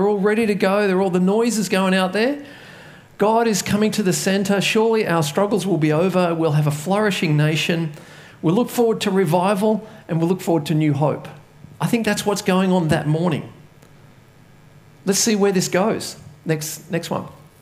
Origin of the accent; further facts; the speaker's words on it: Katoomba, New South Wales, Australia; I was walking down the main street of Katoomba, which is my hometown. I grew up there.